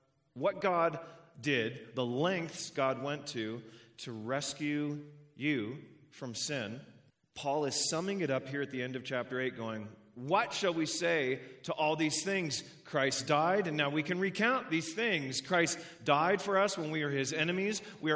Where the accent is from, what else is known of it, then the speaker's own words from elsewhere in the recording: Canada; And I was a terrible basketball player because I came from Canada.